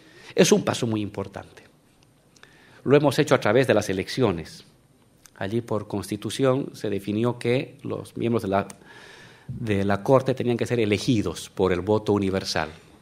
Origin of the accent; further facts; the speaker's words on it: Bolivia; originaria campesina. En Bolivia